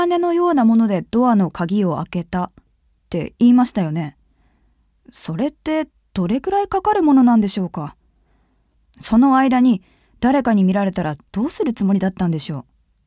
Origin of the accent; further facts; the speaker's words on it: Nagaoka, Niigata, Japan; 新潟県長岡市出身です。